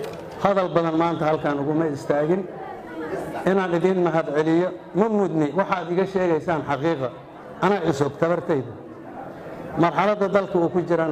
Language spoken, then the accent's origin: Somali; Jubaland, Somalia; aniga jubbaland baan ka soo jeedaa